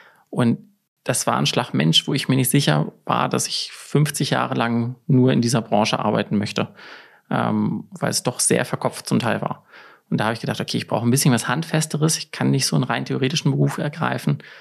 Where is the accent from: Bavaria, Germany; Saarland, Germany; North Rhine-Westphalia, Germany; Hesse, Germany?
North Rhine-Westphalia, Germany; Cologne; born there; Das ist wirklich so, also das Krankenhaus, wo ich geboren bin, ist wirklich so in der Kölner Altstadt. Also viel mehr Köln geht eigentlich nicht.